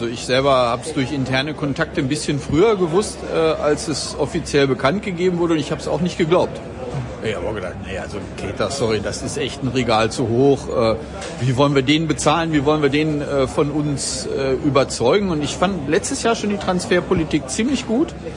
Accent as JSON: {"language": "German", "town": "Celle", "region": "Lower Saxony", "country": "Germany", "tie": "born there", "lives_now": "Bad Oeynhausen, Germany", "said": "Gebürtig in Celle in Niedersachsen, also relativ nahe dran, und wohnhaft in Bad Oeynhausen, was schon Nordrhein-Westfalen ist, direkt an der Grenze, aber auch nur eine Stunde von der Bremer Stadtgrenze entfernt"}